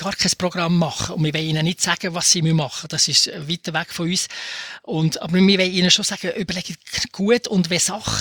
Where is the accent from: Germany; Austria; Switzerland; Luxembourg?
Switzerland